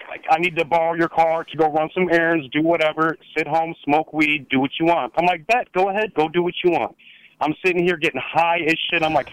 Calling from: Wisconsin, United States; calling from Wisconsin.

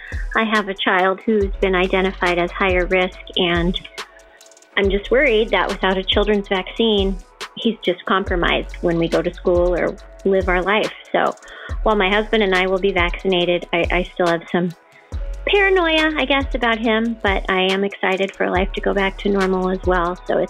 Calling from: Seattle, Washington, United States; I'm calling from the Seattle area.

